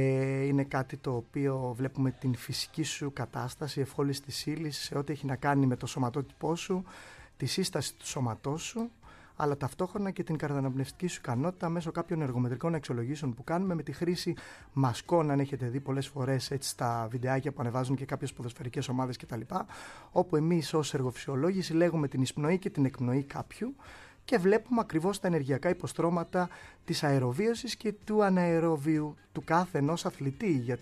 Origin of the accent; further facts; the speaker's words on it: Sparta, Peloponnese, Greece; Όντως σπαρτιάτης ποδηλάτης, αγαπώ τον τόπο μου